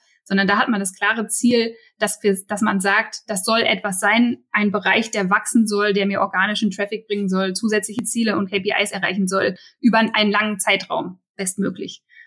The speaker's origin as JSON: {"language": "German", "region": "Berlin", "country": "Germany", "said": "Für mich immer noch, ne, als Berliner natürlich BVG"}